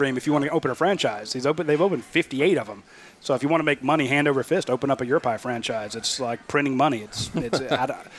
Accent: Covington, Georgia, United States; So anybody from that, you know, Rockdale, Covington, Heritage area, I feel like that's a guy from my hometown, if you will.

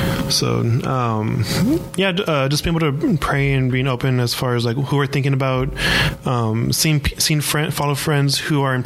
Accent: San Antonio, Texas, United States; also born or lived in Virginia, United States; I was born in Virginia, actually. My dad was in the Navy, so I get to say I was born over there. But my family and everybody is from here in San Antonio. Raised here.

